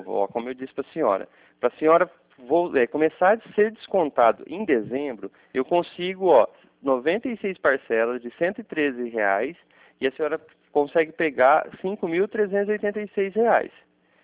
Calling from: Cornélio Procópio, Paraná, Brazil; Ah, eu estou na cidade de Cornélio Procópio, Paraná, ao lado de Londrina.

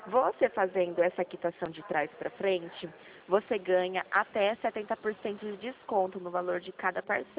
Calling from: São Paulo, Brazil; Eu falo, amiga, aqui de São Paulo, né?

